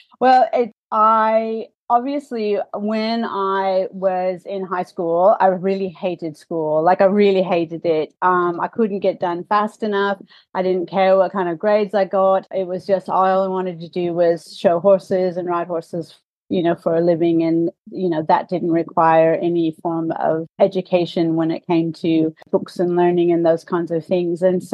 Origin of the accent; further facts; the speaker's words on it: Washington, United States; Washington State University. It had its vet school there, which is in my home state.